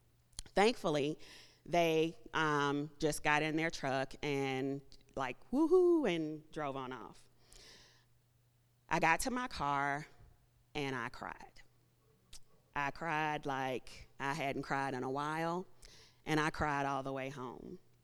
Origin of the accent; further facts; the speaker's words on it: the South, United States; And I'm from the South, where we just smile and, you know, say hello.